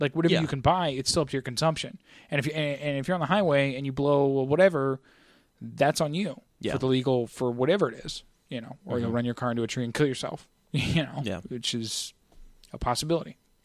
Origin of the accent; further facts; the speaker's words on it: Missouri, United States; And we can make that joke because we're from Missouri